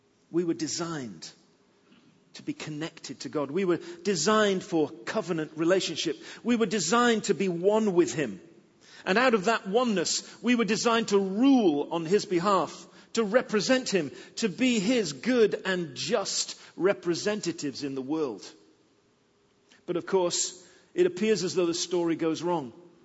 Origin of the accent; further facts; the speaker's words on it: England, United Kingdom; I come from England, I know that.